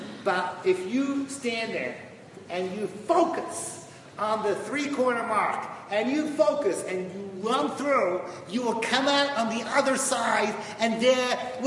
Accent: Jerusalem, Jerusalem District, Israel; But I'm a rabbi from Jerusalem, and I like to fake that I know everybody

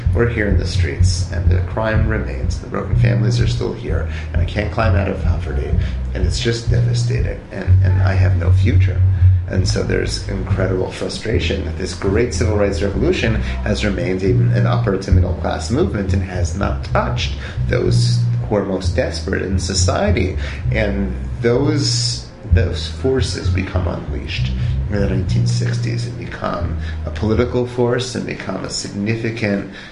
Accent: Teaneck, New Jersey, United States; I grew up in Teaneck, and when I was a child, Teaneck, which now is and was already then beginning to become a major stronghold of modern Orthodoxy, Teaneck had riots 30 years ago.

